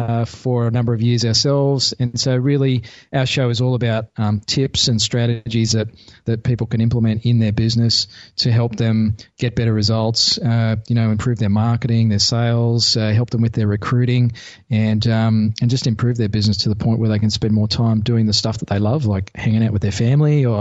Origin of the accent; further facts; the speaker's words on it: Australia; I am from a place called Australia. Some people might have heard of it.